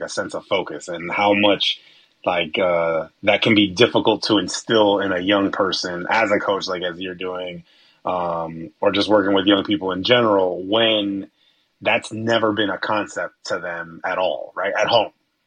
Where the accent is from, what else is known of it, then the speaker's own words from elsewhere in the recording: Texas, United States; as kids growing up in Texas